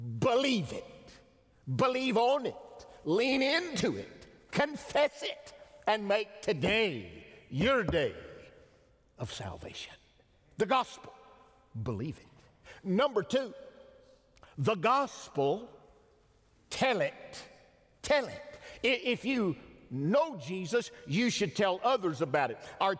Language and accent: English; Detroit, Michigan, United States; born there; of course, I was born in Detroit